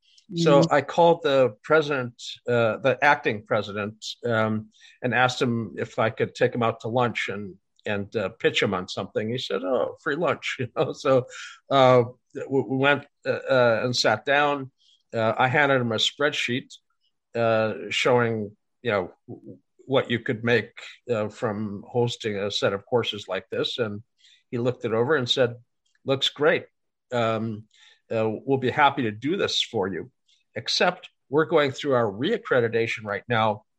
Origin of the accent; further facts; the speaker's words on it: Fargo, North Dakota, United States; I grew up in Fargo. Farming analogies abound, you know.